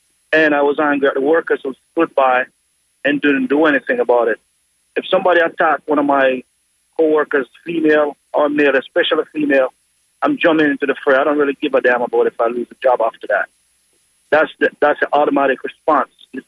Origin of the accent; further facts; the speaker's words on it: Jamaica; It's my culture. You know, I'm from Jamaica.